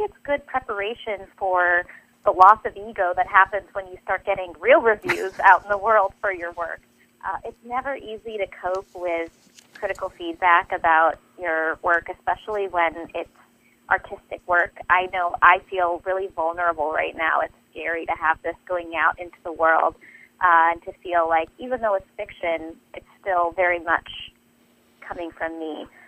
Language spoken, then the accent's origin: English; San Francisco, California, United States; I never pictured myself moving to the Midwest. I'm from San Francisco, and now I call myself a born-again Midwesterner because I really love it here